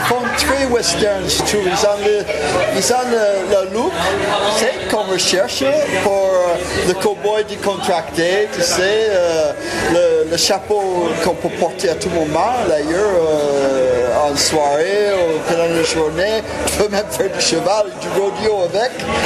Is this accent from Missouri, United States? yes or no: no; California, United States; French is a second language; c'est la musique que avec laquelle j'ai grandi en Californie.